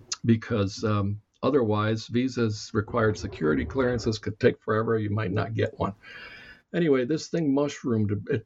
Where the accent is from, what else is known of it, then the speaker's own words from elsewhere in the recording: Cuba; The short version is that I was born in Cuba in 1950. And of course, my entire childhood was spent under one dictatorship, a kind of mild-mannered dictatorship.